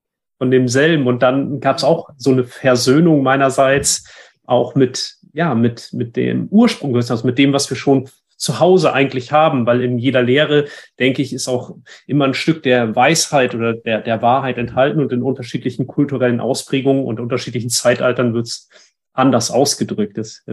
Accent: Northern Germany, Germany; Ich bin im Norden Deutschlands aufgewachsen, nicht katholisch, sondern protestantisch.

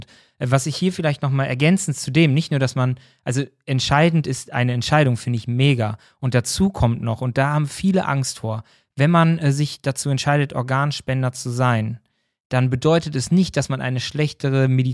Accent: Dortmund, North Rhine-Westphalia, Germany; als Dortmunder

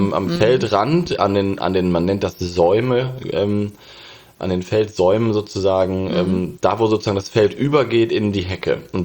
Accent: Lower Saxony, Germany; also ich komme ja aus Niedersachsen

